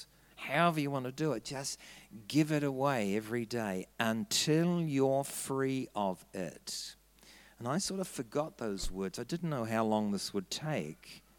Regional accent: New Zealand; I said, I'm a Kiwi bloke.

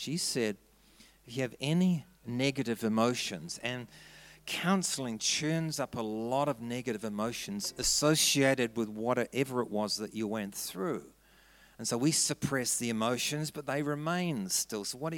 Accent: New Zealand; I said, I'm a Kiwi bloke.

